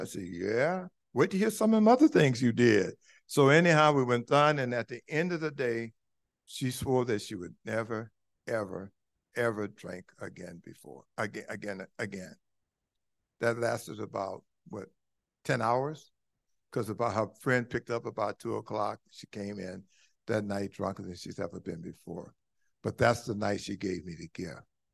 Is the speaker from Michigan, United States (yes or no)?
no; Compton, California, United States; I'm from Compton, guys. I had never heard of Al-Anon. All I heard of in the hood was AA